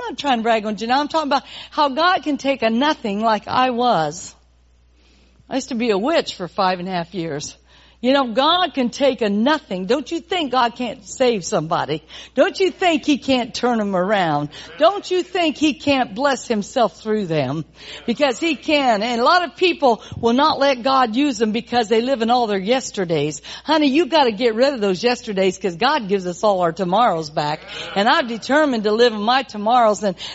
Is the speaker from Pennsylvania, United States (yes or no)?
no; Indiana, United States; I'm from Indiana, man.